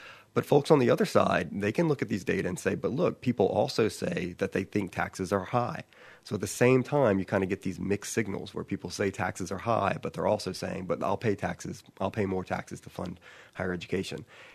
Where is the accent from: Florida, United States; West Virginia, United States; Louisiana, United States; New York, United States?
Louisiana, United States; Baton Rouge; I grew up in Baton Rouge, Louisiana. I've spent the majority of my life here.